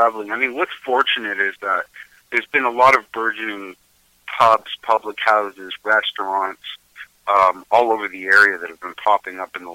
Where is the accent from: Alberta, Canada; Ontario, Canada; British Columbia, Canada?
Ontario, Canada; Markham; now in Melancthon, Canada; I grew up in Markham. I was sort of born, bred, hatched, raised, incubated, however you want to look at it, and made the transition up here about 14 years ago. Just because I grew up in a rural farming community